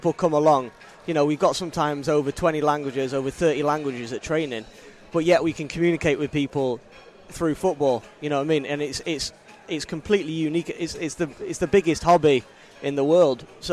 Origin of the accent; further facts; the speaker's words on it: Manchester, North West England, United Kingdom; now in Glasgow, United Kingdom; I'm from Manchester, from Chorlton originally.